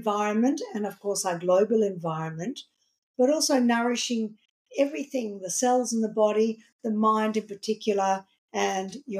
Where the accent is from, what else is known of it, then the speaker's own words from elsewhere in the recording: Melbourne, Victoria, Australia; I had grown up in the restaurant business in Australia, in my hometown of Melbourne in the 1970s and 80s.